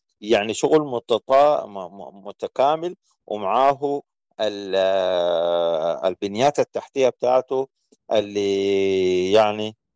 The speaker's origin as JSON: {"language": "Arabic", "country": "Sudan", "said": "وإحنا هسه لما وقعت الحرب بالمناسبة اكتشفنا أنه أن إحنا كسودانيين كنا عايشين في نعيم وما جايبين خبر. لما مشينا البلاد المهجر ومشينا مناطق النزوح،"}